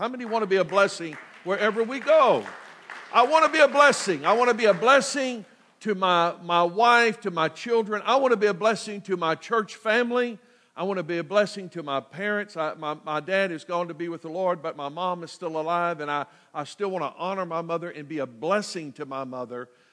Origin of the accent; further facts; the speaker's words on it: United States; That I'm grateful today that I'm an American.